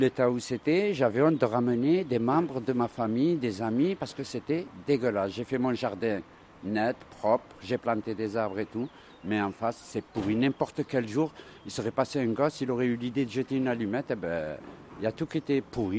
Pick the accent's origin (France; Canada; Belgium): France; Marseille, Provence-Alpes-Côte d'Azur; now in Manosque, France; Je viens de Marseille, depuis septembre, j'habite là.